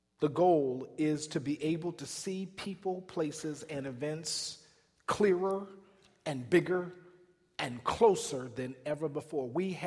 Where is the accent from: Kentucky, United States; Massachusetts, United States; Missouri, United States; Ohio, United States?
Ohio, United States; Cleveland; I'm from Cleveland. You know it is soda.